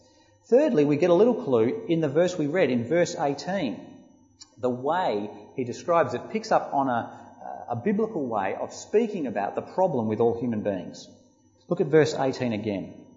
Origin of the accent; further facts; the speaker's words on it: Australia; I think of myself as an Australian. There's nothing wrong with being an Australian.